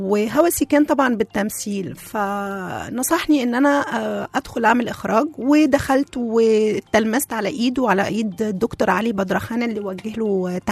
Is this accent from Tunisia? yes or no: yes; Tunisia; moved away as an adult; also born or lived in Morocco; now in Cairo, Egypt; من أب مصري أم تونسية، ولدت ونشأت في تونس، بدايتي كانت في تونس، دراستي المسرح، انتقالا إلى المغرب، دراستي كانت في المغرب في جامعة الرباط، ومؤخرا يعني في القاهرة هنا في مصر، وابتديت مشواري من القاهرة.